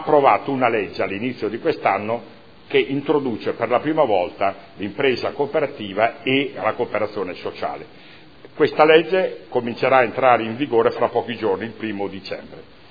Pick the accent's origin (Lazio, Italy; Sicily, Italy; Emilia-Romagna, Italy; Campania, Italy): Emilia-Romagna, Italy; Bologna; Il mio comune, io sono di Bologna, non lo ha fatto